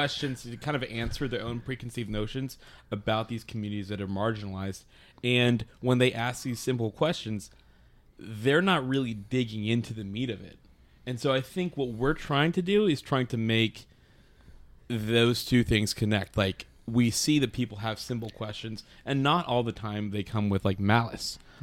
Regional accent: Georgia, United States; I'm from South Georgia.

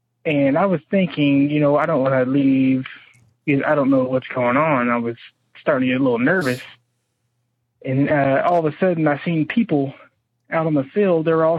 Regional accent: Indiana, United States; I'm from Indiana.

